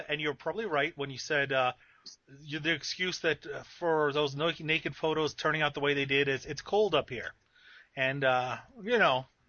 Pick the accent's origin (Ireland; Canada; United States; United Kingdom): Canada; I mean, I'm fat, I'm Canadian. What do you expect?